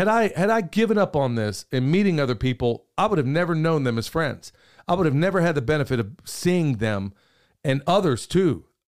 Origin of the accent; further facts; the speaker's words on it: United States; I'm a family man second. And then at the end of the day, I guess I'm an American.